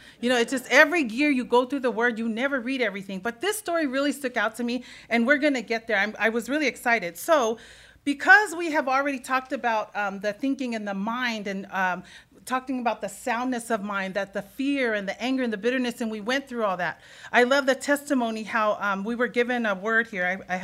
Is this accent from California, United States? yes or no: yes; California, United States; I was raised Psalm 1 in Southern California.